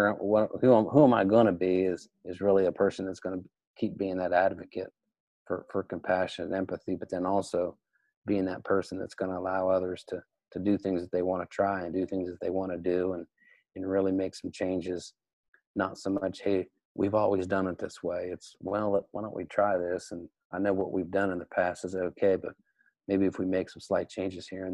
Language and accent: English; Ohio, United States; my accent, I'm from Southeast Ohio, so it's Appalachia, Ohio. I'm born and raised there, pretty proud of it.